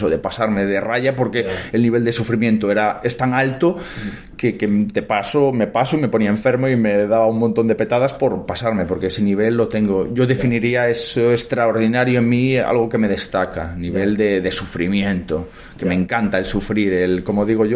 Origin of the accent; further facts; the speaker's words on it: Galicia, Spain; sabemos cómo somos los gallegos, ¿no?